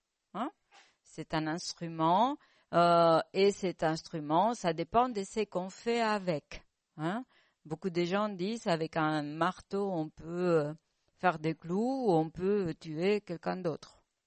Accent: Spain; French is a second language; also born or lived in Italy; Vous l'entendez de mon accent. Je suis espagnole. Et j'ai vécu beaucoup en Italie.

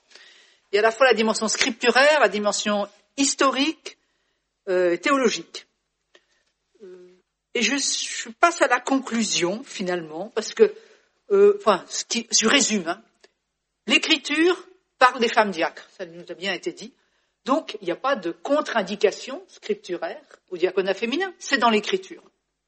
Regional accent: France; je suis française et c'est de là que je parle.

